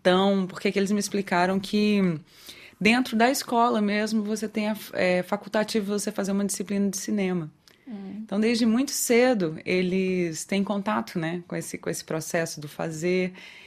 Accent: Recife, Pernambuco, Brazil; also born or lived in Minas Gerais; eu sou de Minas, mas eu cresci em Recife. Então, eu fui para Recife com 6 anos. Fiquei lá até a adolescência e voltei para Minas Gerais depois.

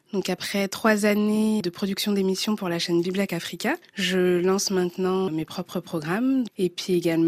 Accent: France; Après, j'ai grandi en France

